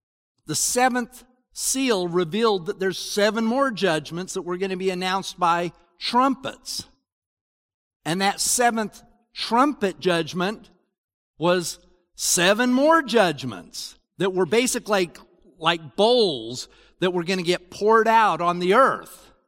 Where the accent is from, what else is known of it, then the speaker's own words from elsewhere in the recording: Salt Lake City, Utah, United States; Where I grew up in Salt Lake, Adrian knows this because he's there too. There's these huge mountains.